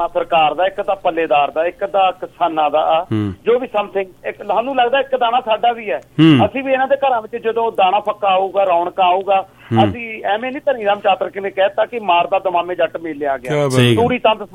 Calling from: Kartarpur, Punjab, India; ਮੈਂ ਦੁਆਬੇ ਤੋਂ ਕਰਤਾਰਪੁਰ ਤੋਂ ਬੋਲ ਰਿਹਾ ਜੀ, ਜਲੰਧਰ ਤੋਂ

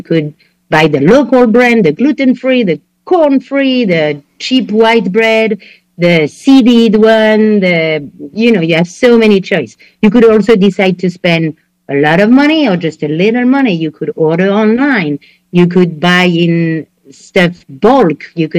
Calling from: India; Incredible India.

